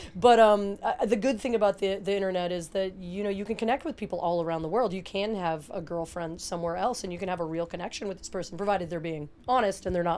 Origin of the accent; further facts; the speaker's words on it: Denver, Colorado, United States; also born or lived in Pittsburgh / Jersey Shore; I was born in Pittsburgh, and they moved to Denver, Colorado when I was two, and so I spent the school year in Denver and the whole summer on the Jersey Shore.